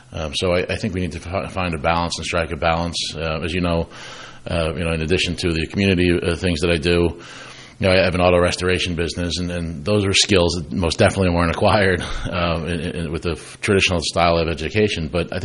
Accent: Mountainside, New Jersey, United States; also born or lived in Morristown; So when I grew up in Mountainside, I went to elementary school at Oak Knoll and Summit, and then in high school, that's where I lived outside of Morristown.

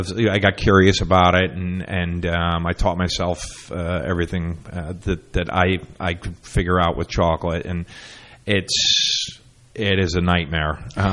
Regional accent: Ithaca, New York, United States; When I was growing up, I grew up in Ithaca, New York

